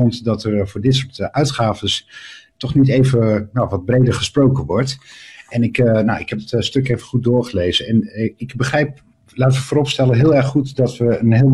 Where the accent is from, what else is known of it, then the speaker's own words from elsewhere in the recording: Groningen, Netherlands; Waar we als Groningers, als cultuurliefhebbers, eigenlijk niet echt veel aan gaan hebben.